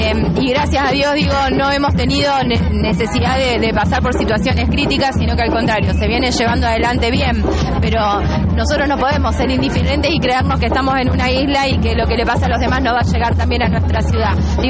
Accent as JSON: {"language": "Spanish", "town": "Rosario", "region": "Santa Fe", "country": "Argentina", "said": "venimos nosotros de Rosario, del Sindicato Municipal de Rosario"}